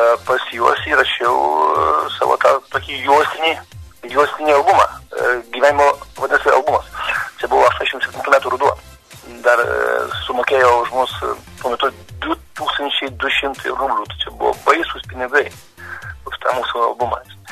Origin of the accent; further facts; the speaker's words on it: Alytus, Alytus County, Lithuania; Oi, iš Kauno, oi, atsiprašau, oi, alitiškiai.